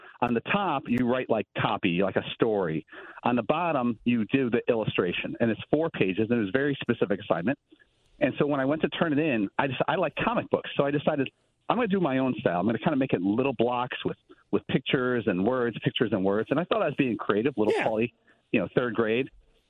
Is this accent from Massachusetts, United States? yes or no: no; Chicago, Illinois, United States; I'm from the South Side of Chicago.